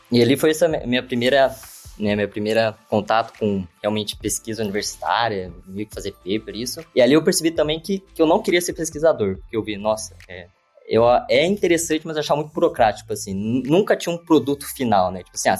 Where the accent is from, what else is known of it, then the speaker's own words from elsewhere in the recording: Curitiba, Paraná, Brazil; moved away as an adult; eu sou originário de Curitiba. Aí eu vivi lá até os 18 anos e aí eu decidi fazer faculdade fora, né?